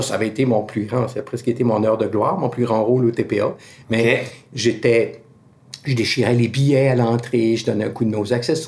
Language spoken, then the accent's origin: French; Caraquet, New Brunswick, Canada; j'ai commencé à 14-15 ans au Théâtre populaire d'Acadie parce que je suis originaire de Caraquet.